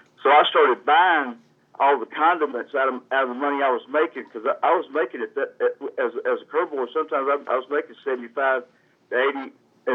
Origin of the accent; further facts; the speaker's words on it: Sugar Hill, United States; it was great growing up in Sugar Hill